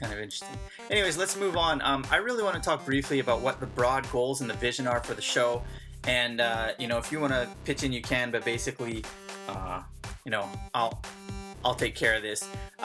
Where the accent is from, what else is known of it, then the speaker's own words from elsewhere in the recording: Canada; I'm originally from Canada. I know what you're thinking. It's a hockey country.